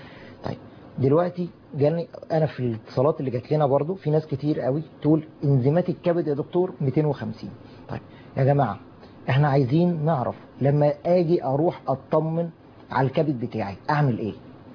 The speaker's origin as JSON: {"language": "Arabic", "town": "Mansoura", "region": "Dakahlia", "country": "Egypt", "said": "انا يعني متحيز شويه للمنصوره على اساس ان انا من المنصوره"}